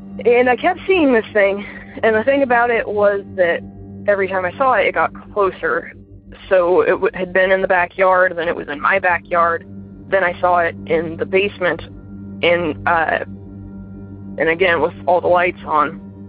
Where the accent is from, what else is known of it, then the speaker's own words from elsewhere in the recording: Midwest, United States; I'm from the Midwest. I grew up in a Victorian house that was crazy haunted